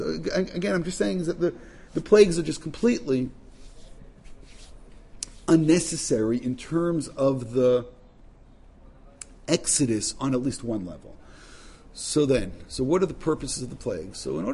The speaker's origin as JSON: {"language": "English", "town": "Brooklyn", "region": "New York", "country": "United States", "said": "Listen, we come from Brooklyn, right? From a place in Brooklyn called Bensonhurst, right?"}